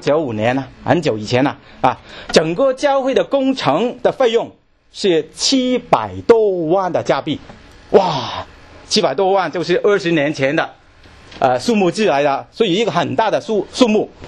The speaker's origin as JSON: {"language": "Chinese", "country": "China", "said": "我相信我们中国人可能不会见状，是吧？"}